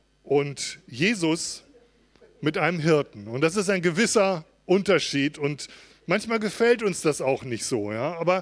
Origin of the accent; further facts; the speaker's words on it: Schleswig-Holstein, Germany; So wie bei uns in Nordfriesland.